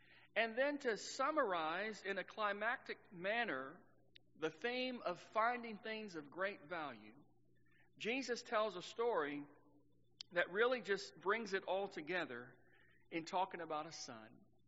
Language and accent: English; Texas, United States; I grew up in Texas, and where I grew up, it was very flat.